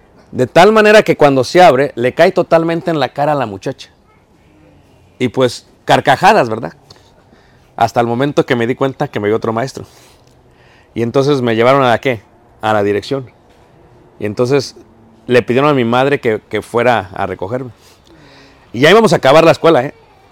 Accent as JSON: {"language": "Spanish", "region": "Mexico City", "country": "Mexico", "said": "yo soy de Ciudad de México."}